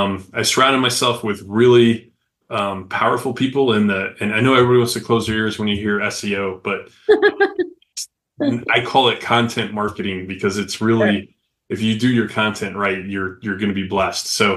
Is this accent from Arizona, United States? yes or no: yes; Flagstaff, Arizona, United States; I grew up in Flagstaff, and this kid was Martin Casado, and he lived a couple houses down